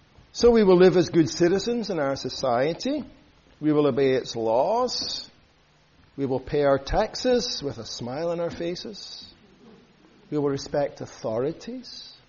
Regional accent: Scotland, United Kingdom; and as a Scot, I was very interested in the referendum

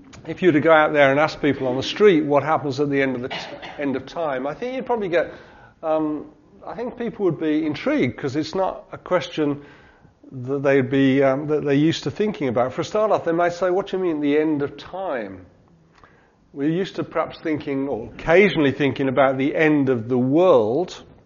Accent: Gloucester, South West England, United Kingdom; I'm from Gloucester.

